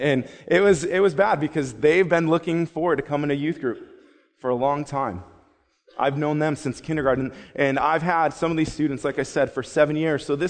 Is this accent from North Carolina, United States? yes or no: no; Dunkirk, New York, United States; born there; I was born in Dunkirk, New York, and my parents lived in Conowango.